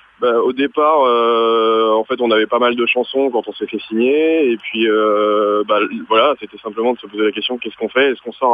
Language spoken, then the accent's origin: French; Pays de la Loire, France; on est tous les deux provinciaux en fait à l'origine, Brieux et Lillois, et … donc je suis près d'Angers, une petite ville à côté d'Angers.